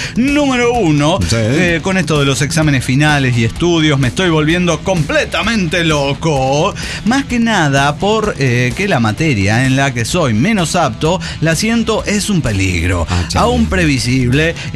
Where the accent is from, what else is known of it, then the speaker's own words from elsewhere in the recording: Honduras; now in United States; Y yo soy hondureño, o sea, patá en el culo.